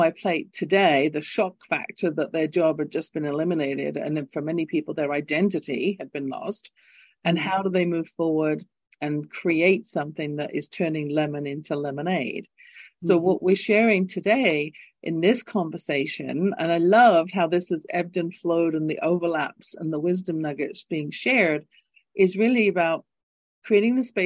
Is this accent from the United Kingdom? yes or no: yes; England, United Kingdom; accent: English; So you get my lilting English accent sharing that.